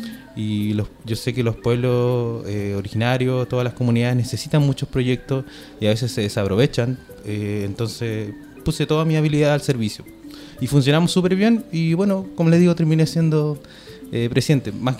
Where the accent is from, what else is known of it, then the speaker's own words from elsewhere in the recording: Iquique, Tarapacá, Chile; moved away as an adult; also born or lived in Valparaíso; now in Villa Alemana, Chile; yo soy de Iquique, nací en Iquique, y al continuar mi estudio universitario decidí venirme acá a Valparaíso.